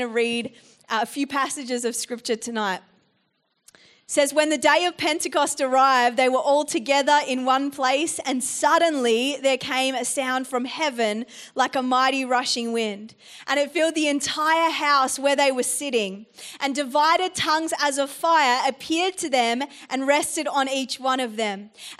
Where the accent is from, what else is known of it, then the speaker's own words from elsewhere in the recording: Geelong, Victoria, Australia; moved away as an adult; also born or lived in England / New Zealand; now in Germany; I grew up in Geelong, but I was born in England. Spent my childhood in New Zealand. A lot of years here in Australia. And then I have moved just recently over to Germany.